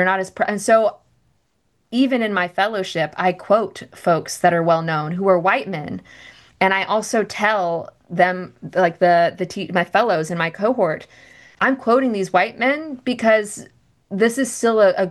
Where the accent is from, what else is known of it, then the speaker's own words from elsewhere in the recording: United States; as a Filipino American woman, am going and looking for contemplative resources, or spiritual formation resources